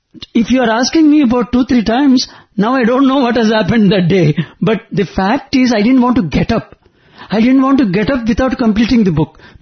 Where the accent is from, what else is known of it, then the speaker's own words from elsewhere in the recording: Vizianagaram, Andhra Pradesh, India; So I go to my hometown, which is Vijayanagaram those days.